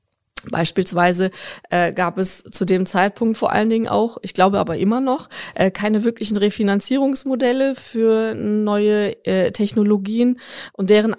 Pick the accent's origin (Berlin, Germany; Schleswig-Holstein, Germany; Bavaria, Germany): Berlin, Germany; now in Ruhr area, Germany; Ich bin Mama von 3 Kindern. Ich bin Berlinerin, das sage ich immer gerne, also gebürtige Berlinerin. Der Bezug zur Heimatstadt ist stark, ist noch da, aber ich fühle mich sehr wohl seit etwa 15 Jahren hier im Ruhrgebiet.